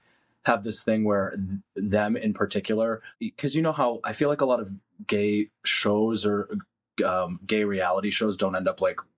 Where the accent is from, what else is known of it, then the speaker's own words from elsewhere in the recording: New England, United States; describe growing up in New England and what it was like during the fall season